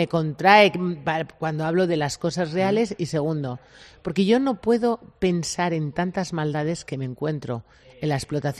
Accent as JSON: {"language": "Spanish", "town": "Toledo", "region": "Castilla-La Mancha", "country": "Spain", "lives_now": "Madrid, Spain", "said": "como mujer toledana que vive en Madrid"}